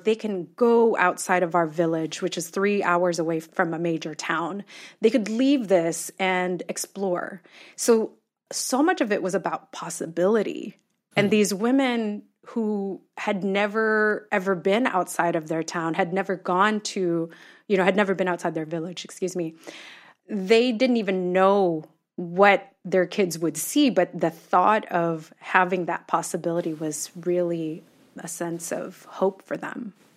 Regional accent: Philippines; and that was the end of me being in the Philippines. So I think that was really healing for me to be in my home country

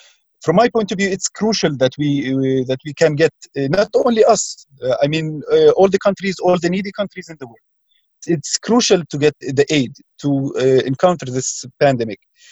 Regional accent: Mukhmas, West Bank, Palestine; My hometown, it's called Mukhmas. It's in counted as in East Jerusalem.

